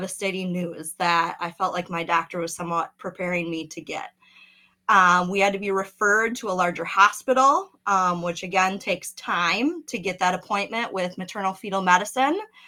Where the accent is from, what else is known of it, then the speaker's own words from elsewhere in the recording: Wisconsin, United States; I've been born and raised in Wisconsin, same as my husband.